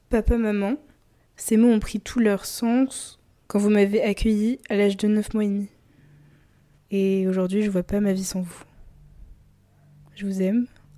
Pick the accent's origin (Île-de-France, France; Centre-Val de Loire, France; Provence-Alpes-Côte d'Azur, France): Île-de-France, France; Colombes; Du coup, moi j'ai grandi à Colombes.